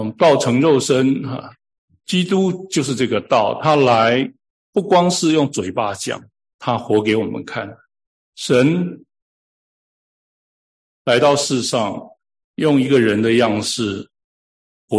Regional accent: United States; 我是美国人，我就要遵守美国法律

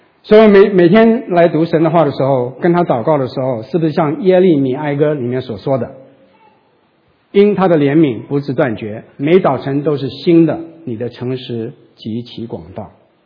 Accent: China; 那我们中国人是说吃饭。

